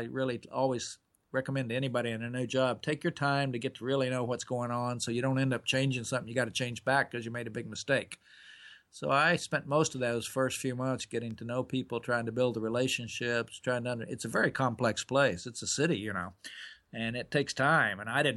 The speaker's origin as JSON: {"language": "English", "region": "Oklahoma", "country": "United States", "tie": "born or raised there", "said": "Well, I grew up in Oklahoma on a little farm, and my mother, I was telling people, was married five times, and I was adopted a couple of times"}